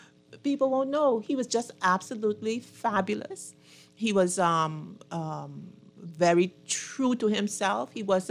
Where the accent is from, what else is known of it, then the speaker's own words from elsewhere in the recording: Fox Hill, New Providence, Bahamas; And I was from Foxhill.